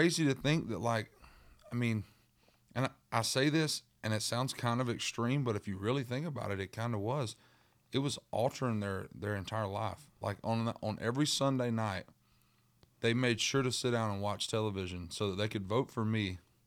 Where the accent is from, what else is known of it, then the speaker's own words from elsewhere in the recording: East Coast, United States; Because, like, me growing up on the East Coast, we always watch the sun rise on the water.